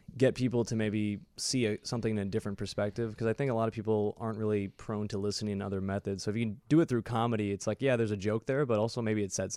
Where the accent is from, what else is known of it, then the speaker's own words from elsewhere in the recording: Chicago, Illinois, United States; I'm originally from Chicago, actually, born and raised, and been doing comedy here for a couple years.